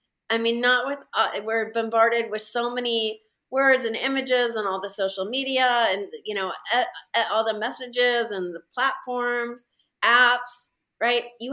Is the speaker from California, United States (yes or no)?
yes; San Diego, California, United States; moved away as an adult; So I grew up here in San Diego, and I didn't live here my whole life. I just lived here till I was 21 and moved away. I came back 6 years ago.